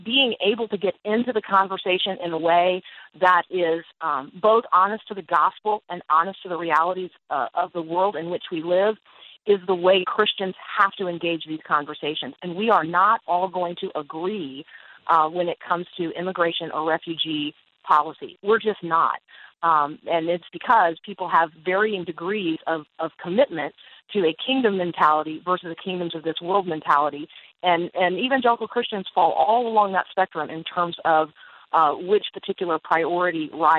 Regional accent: United States; But as an American, my responsibility is a little bit different

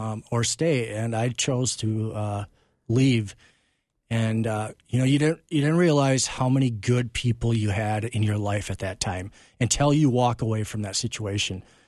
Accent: Woodbury, Minnesota, United States; I grew up in Woodbury.

